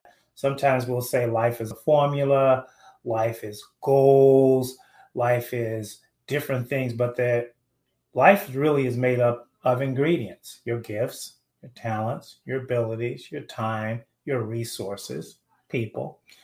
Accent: Texas, United States; You know, I grew up in the South in Texas, and we had a lot of sayings.

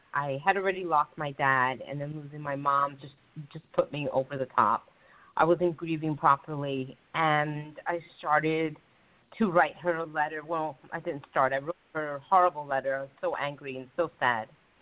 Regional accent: New Jersey, United States; I was personally born and raised in New Jersey. My parents were immigrants, and so I was a child of immigrants.

